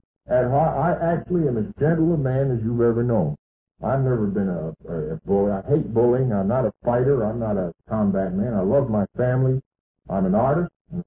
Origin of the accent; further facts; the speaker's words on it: Maine, United States; now in US South; I'm a Yankee from Maine, and I'm probably a better Confederate than a lot of the people that are crawling around someplace down here.